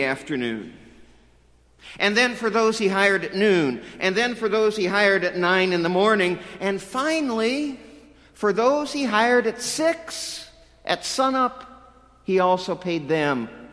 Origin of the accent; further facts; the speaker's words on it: Wood River, Illinois, United States; my hometown, Wood River, Illinois.